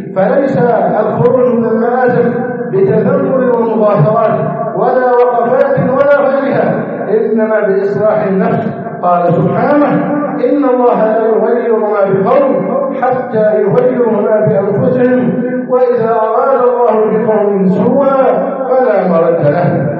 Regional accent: Egypt; اللهم احفظ بلدنا مصر أمنا أمانا سخاء رخاء

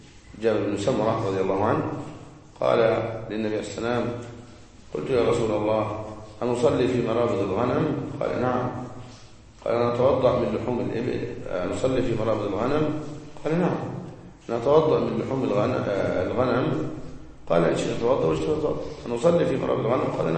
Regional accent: Egypt; يعني عندنا في مصر قد يكفي المرأة 1500 جنيه مثلا أو 1000 جنيه في بعض البيوت

